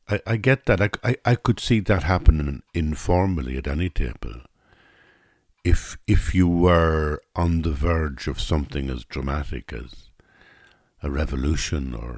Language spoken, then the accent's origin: English; Ireland; now in France; even when I came from Ireland to France, it seemed much, much more like a different universe than Ireland.